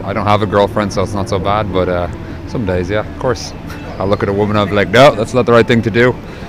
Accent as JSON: {"language": "English", "country": "Ireland", "tie": "born or raised there", "said": "They might think I'm American, but no, born and raised in Ireland, very proud of it."}